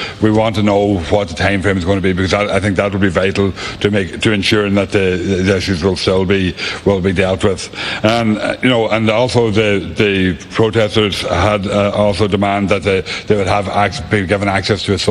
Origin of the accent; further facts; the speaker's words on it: Ireland; I think, particularly as an Irish person, for anybody to be in hunger strike is sends a very strong message to us